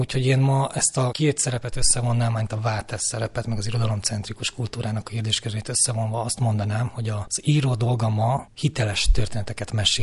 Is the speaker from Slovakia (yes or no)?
no; Romania; Én ebben nőttem fel. 1976-ban születtem, tehát ugye a Ceausescu irának a végét pont elkaptam már, mint ilyen eszmélő aligemberként